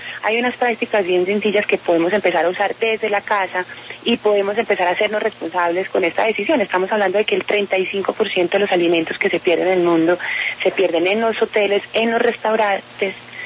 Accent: Antioquia, Colombia; Yo soy paisa, me encanta el calentado

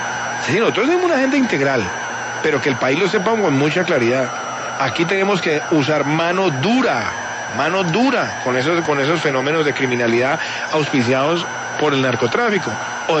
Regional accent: Colombia; como colombianos

